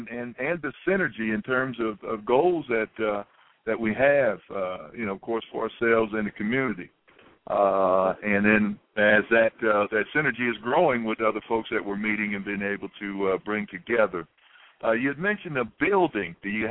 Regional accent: Columbus, Ohio, United States; born and raised in Columbus, Ohio, former OSU and East High School basketball player.

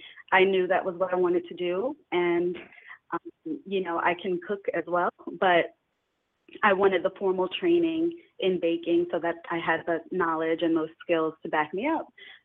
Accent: New York, United States; I'm from New York, and my family is Caribbean, so we always have good food

